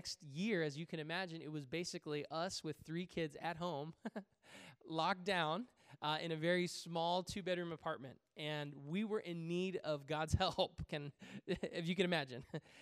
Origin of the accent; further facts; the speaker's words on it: Malaysia; It might have something to do with being Chinese Malaysian, but I love lychee, rambutan.